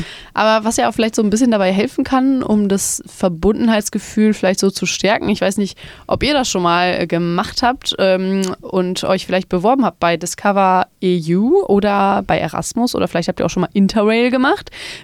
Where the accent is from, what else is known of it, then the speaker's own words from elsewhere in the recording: Germany; ich bin halt in Grenznähe aufgewachsen. Also ich wohne nur ganz wenige Kilometer von der niederländischen Grenze weg oder habe da gewohnt, bevor ich umgezogen bin.